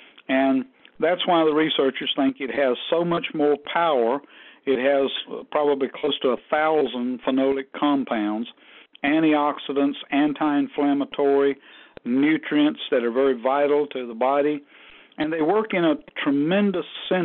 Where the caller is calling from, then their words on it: Star, North Carolina, United States; I'm calling tonight from Star, North Carolina, our home office here.